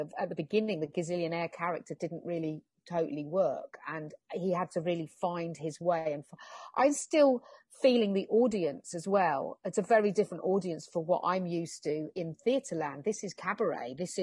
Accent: England, United Kingdom; And then slowly I through being English and just finding my roots of what I am and who I am

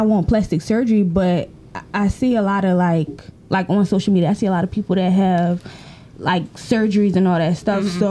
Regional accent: Jamaica; I was raised in Jamaica

